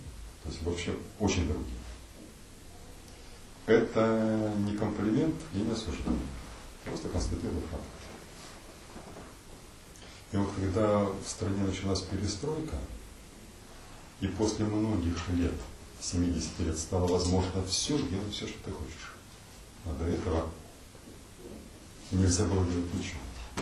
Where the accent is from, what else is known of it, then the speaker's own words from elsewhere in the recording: Irkutsk, Irkutsk Oblast, Russia; я сам из Иркутска